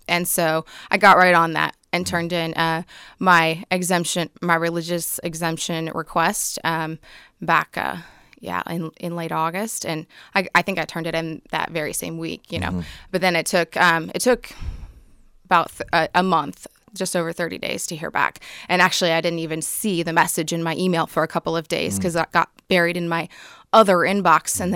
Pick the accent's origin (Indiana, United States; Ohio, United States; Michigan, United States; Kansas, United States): Kansas, United States; I'm from South Central Kansas.